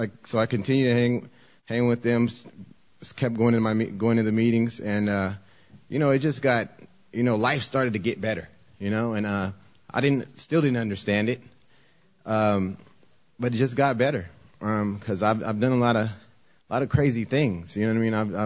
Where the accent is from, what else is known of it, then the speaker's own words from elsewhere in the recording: California, United States; I grew up though in Orange County, so you know the whole. I grew up, I mean, white boys taught me how to drink, you know what I mean?